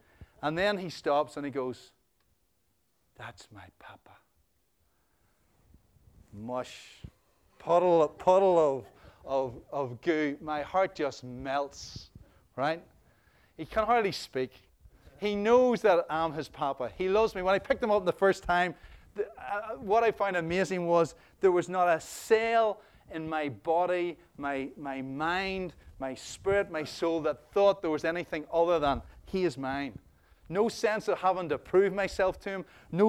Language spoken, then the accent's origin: English; Belfast, Northern Ireland, United Kingdom; Like, I'm just an ordinary guy. Born and bred in North Belfast. Just doing my stuff. Served my time in the Presbyterian Church.